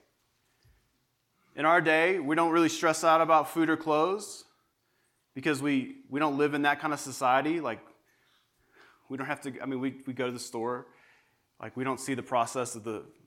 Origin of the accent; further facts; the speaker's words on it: Texas, United States; I'm from Texas. We don't get things that big in Texas.